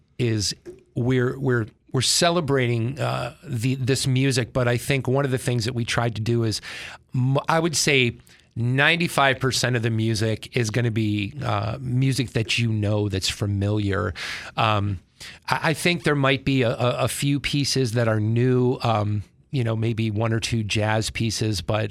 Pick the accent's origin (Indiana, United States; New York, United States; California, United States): New York, United States; Penfield; I moved back to Rochester a few years ago. I grew up in Penfield. You know, I mean, I'm from Rochester, graduated from Eastman